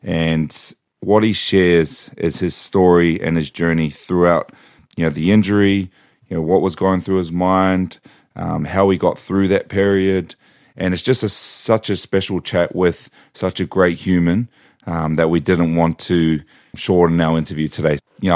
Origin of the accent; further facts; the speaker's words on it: Dunedin, Otago, New Zealand; born there; I remember when I was a kid, I was born in Dunedin, south of New Zealand.